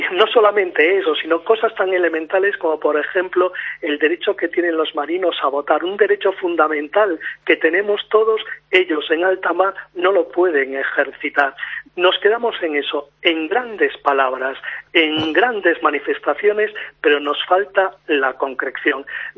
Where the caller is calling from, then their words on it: A Coruña, Galicia, Spain; Yo hablo desde La Coruña.